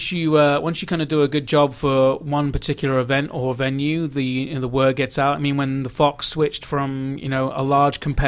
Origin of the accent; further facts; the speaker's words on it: United Kingdom; moved away as an adult; now in United States; So I'm originally from England. My my mum was American. She moved to England and married and stayed. And I had two passports growing up and finished college in England and moved over here and never went home.